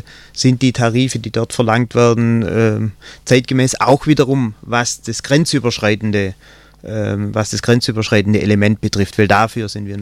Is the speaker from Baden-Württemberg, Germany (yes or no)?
yes; Horgenzell, Baden-Württemberg, Germany; Gemeinderat meiner Heimatgemeinde Horgenzell im Landkreis Ravensburg